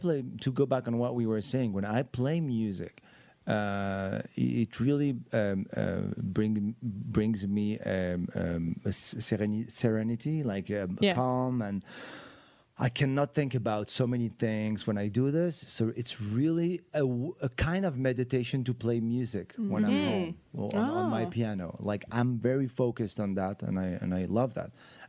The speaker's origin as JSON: {"language": "English", "country": "Morocco", "tie": "born or raised there", "said": "I grew up in Morocco. I wanted to be a jazz musician."}